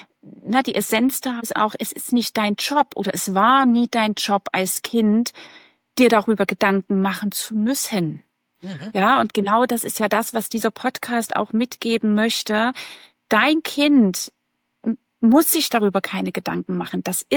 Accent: Radebeul, Saxony, Germany; Ich komme aus Radebeul, das ist bei Dresden.

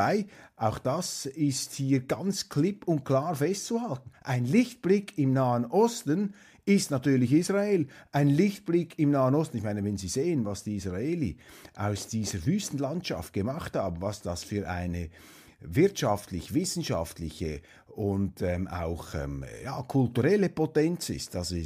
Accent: Switzerland; prüfen Sie das, was ich da sage, als Schweizer meine unmaßgeblichen Einschätzungen.

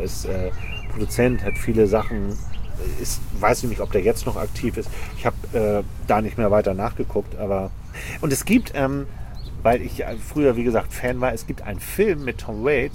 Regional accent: Hamburg, Germany; ich komme aus Altona in Hamburg

